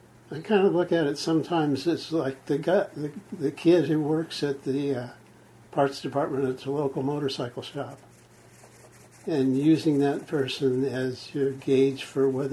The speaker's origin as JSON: {"language": "English", "region": "California", "country": "United States", "tie": "born or raised there", "said": "Born and raised in Marin County."}